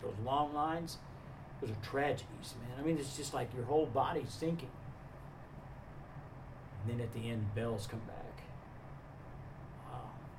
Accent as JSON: {"language": "English", "region": "Oklahoma", "country": "United States", "tie": "born or raised there", "said": "the reason why the baton is so significant is because I grew up in Oklahoma, a fairly poor family."}